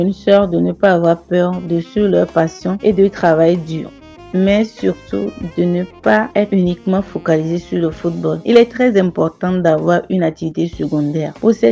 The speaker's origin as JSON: {"language": "French", "country": "Togo", "tie": "born or raised there", "said": "J'ai grandi à Thiéry et à l'époque, il n'y avait pas vraiment un centre de formation de football. Je ne jouais que pour m'amuser et parce que ça me faisait du bien. Donc c'est après le bac que j'ai rejoint Lomé."}